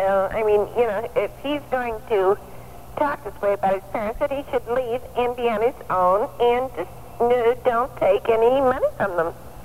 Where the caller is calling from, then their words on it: Chicago, Illinois, United States; I'm calling from Chicago.